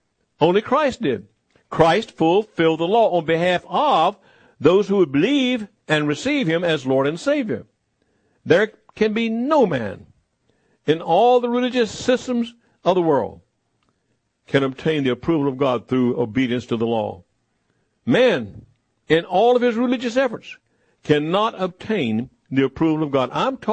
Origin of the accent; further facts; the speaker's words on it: United States; I'm an American. I was born here. I was raised here. I love this nation.